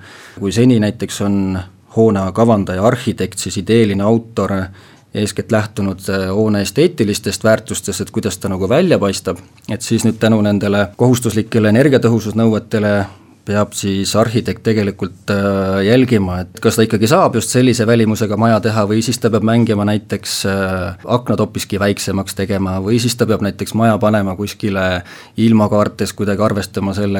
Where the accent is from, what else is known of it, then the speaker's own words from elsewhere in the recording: Kohtla-Järve, Ida-Viru County, Estonia; minu kodukandis Ida-Virumaal Kohtla-Järve on üks selline õõnsaks kaevatud maapinnal olev linn